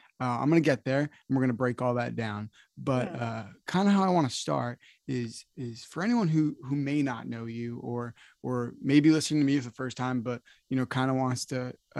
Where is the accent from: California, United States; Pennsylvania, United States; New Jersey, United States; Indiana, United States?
New Jersey, United States; My dad, I'm from Northern New Jersey. And so very different from Iowa